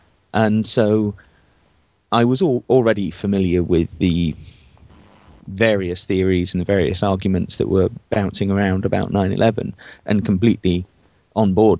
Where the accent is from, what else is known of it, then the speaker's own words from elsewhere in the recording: Yorkshire and the Humber, United Kingdom; And, of course, I'm from Yorkshire.